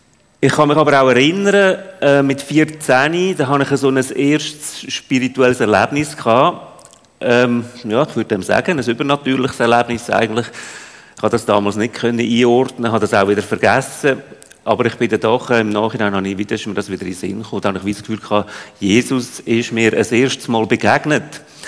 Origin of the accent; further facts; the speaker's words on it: Central Switzerland, Switzerland; ich von Lauteren. Meine Eltern sind dort gewesen, dann bin ich in der Innerschweiz aufgewachsen.